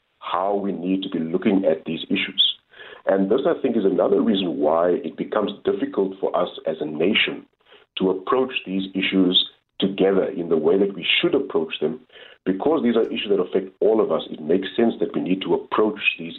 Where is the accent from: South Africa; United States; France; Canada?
South Africa; or are these just things that are just being said just to appease us as South African citizens